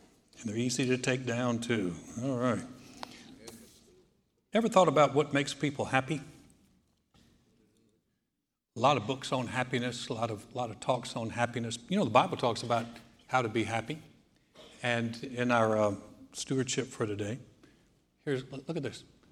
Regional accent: North Carolina, United States; It was a church in my hometown in North Carolina.

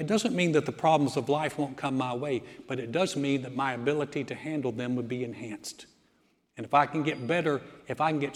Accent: the South, United States; I grew up in the South. My parents were both born in Alabama, raised in Georgia.

